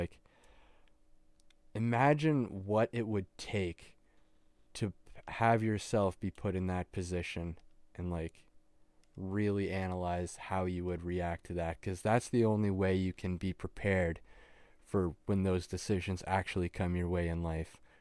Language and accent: English; Canada; Like even as a Canadian reading this book